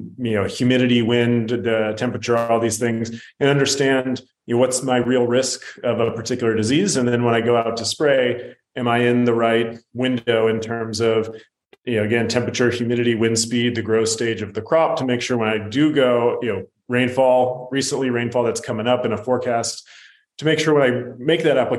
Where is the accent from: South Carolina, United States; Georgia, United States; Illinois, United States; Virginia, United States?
Illinois, United States; Glenview; So I'm from Illinois. Grew up outside of Chicago in the suburbs, a town called Glenview.